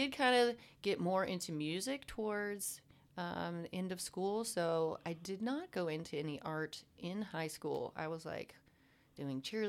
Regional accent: Wichita, Kansas, United States; I was born here in Wichita, Kansas.

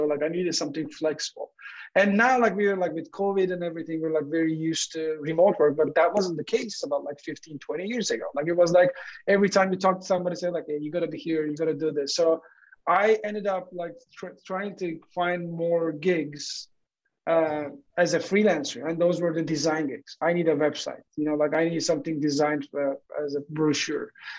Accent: Turkey; now in United States; I'm originally from Turkey. So I moved to the U.S. about 19 years ago.

